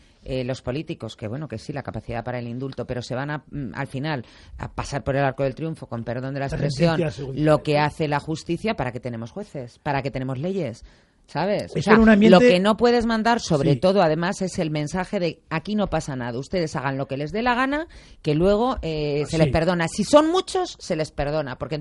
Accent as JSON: {"language": "Spanish", "town": "Madrid", "region": "Community of Madrid", "country": "Spain", "tie": "born there", "said": "yo nací en Madrid también, pero Madrid."}